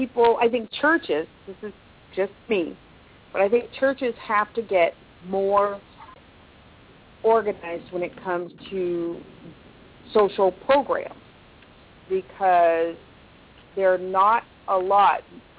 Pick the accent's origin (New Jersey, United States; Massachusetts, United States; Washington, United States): Washington, United States; Seattle; You know, I'm from Seattle, so that's a big deal there.